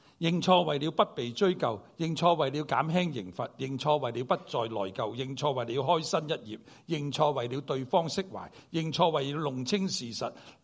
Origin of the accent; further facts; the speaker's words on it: Chaozhou, Guangdong, China; 好像我是潮州人， 我恨食潮州菜样